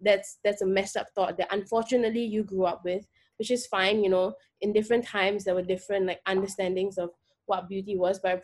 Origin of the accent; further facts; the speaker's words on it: North India, India; I mean, I'm Indian, for everyone who can't obviously see me. So even within the racism that I face as an Indian minority, I still have privilege in that because I'm fairer, because I'm North Indian.